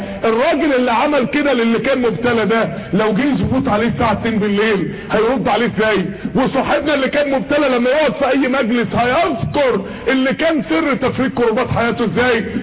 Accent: Mansoura, Dakahlia, Egypt; من منطقة عندنا في المنصورة اسمها جديلة

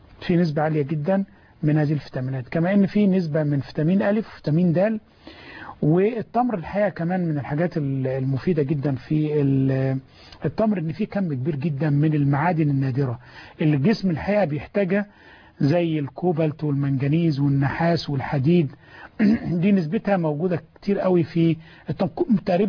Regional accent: Egypt; زي ما احنا بنعمل عندنا في مصر هنا

